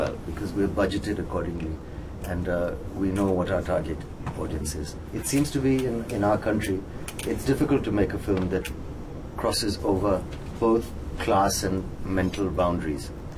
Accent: India; I like being Indian and living in India, and I understand that culture

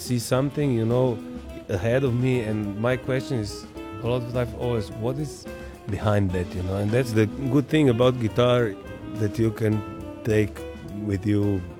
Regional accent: Maribor, Drava, Slovenia; The place where I was born in Maribor is, it is a mountain 1,000 and something meters high.

